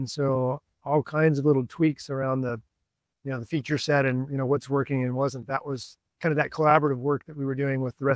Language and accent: English; Reno, Nevada, United States; So I grew up in Reno, Nevada. And if you grew up in Reno, it's a pretty fun place if you enjoy the outdoors